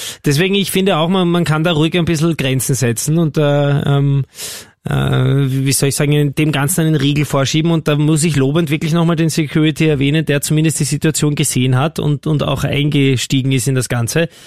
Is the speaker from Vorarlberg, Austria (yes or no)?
no; Vienna, Austria; total grindig, würde ich als Wiener sagen